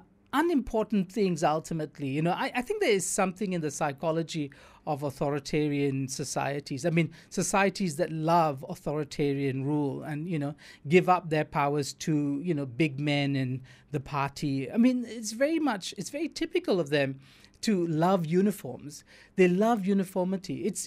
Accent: Johor Bahru, Johor, Malaysia; as soon as they cross the border, they start littering, because that's Johor Bahru, my hometown.

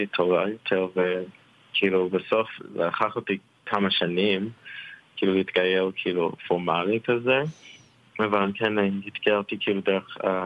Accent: Baltimore, Maryland, United States; גדלתי כאילו בבולטימור, וושינגטון, האזור הזה, ויש שם כאילו קהילה ענקית של יהודים.

